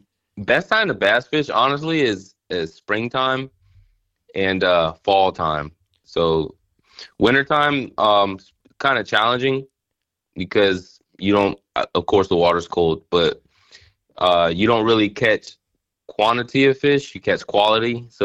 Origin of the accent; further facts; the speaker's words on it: Summerville, South Carolina, United States; Yeah, so I'm from Somerville, South Carolina. It's pretty much like a suburb of Charleston, South Carolina.